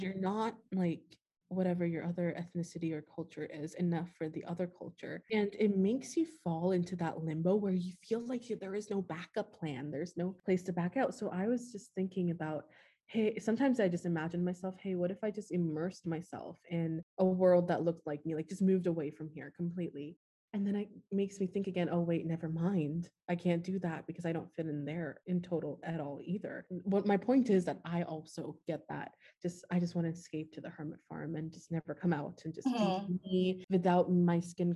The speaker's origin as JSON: {"language": "English", "country": "Canada", "said": "because if I say that I'm Canadian, I'm ignoring a whole other aspect of me"}